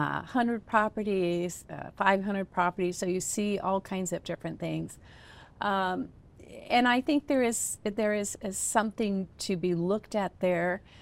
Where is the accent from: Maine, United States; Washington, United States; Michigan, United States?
Washington, United States; now in Las Vegas, United States; I'm originally from the Seattle area